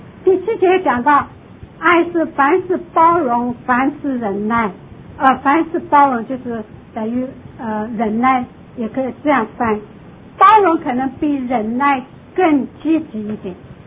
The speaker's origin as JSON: {"language": "Chinese", "region": "Shanghai", "country": "China", "tie": "born or raised there", "also_born_or_lived": "Taipei, Taiwan / Florida, United States", "lives_now": "Miami, United States", "said": "我一直在大城市长大，在上海长大，然后在台北长大，然后在佛罗里达住了十几年，我现在跑到迈阿密生活。"}